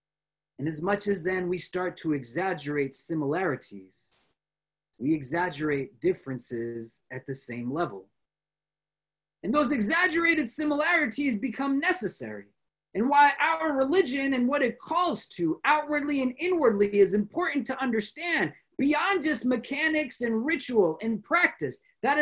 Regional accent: New York, United States; I know that I am a New Yorker because I am not from Chicago.

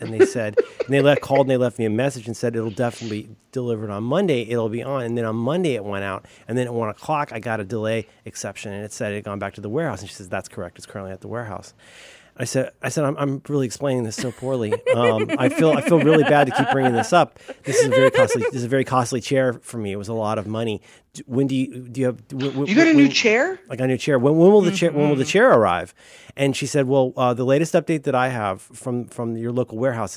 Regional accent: Florida, United States; because I grew up in Florida where, like, there's a giant parking lot for everything.

